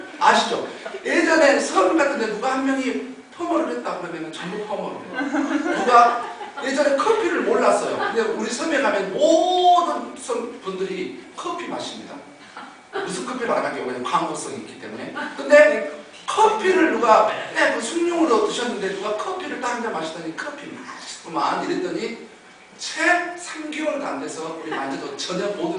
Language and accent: Korean; South Jeolla, South Korea; 저는 지금도 저희 고향 섬의 아름다운 추억들을 많은 부분을 기억하고 있는데, 그 중에 하나는 도시에서 이제 목포에서 배가 이렇게 들어오면